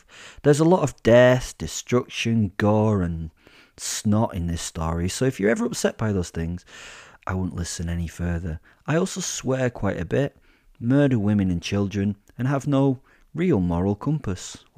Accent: Rochdale, North West England, United Kingdom; born there; I was born in 1974 in Birchill Hospital in Rochdale.

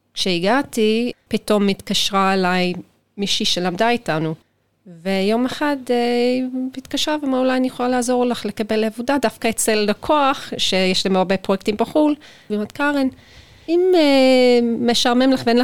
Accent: London, United Kingdom; moved away as an adult; now in Israel; אני נולדתי וגדלתי באנגליה, בפרברים של לונדון, מקום ירוק ויפה, גדלתי במשפחה קטנה, מלוכדת.

